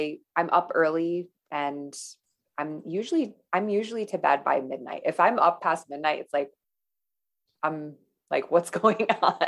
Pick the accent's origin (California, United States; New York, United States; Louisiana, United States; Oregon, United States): New York, United States; Star Lake; I grew up in Star Lake, spent so much time in the city, and now I'm back.